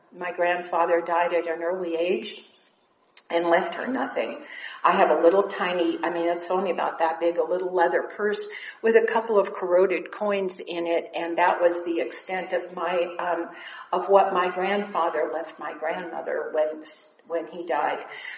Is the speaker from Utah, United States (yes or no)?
no; Chicago, Illinois, United States; now in Flower Mound, United States; I was raised in Chicago, so I'm not completely a Texan. However, I've been there 46 years, but that does not count when you live in Texas.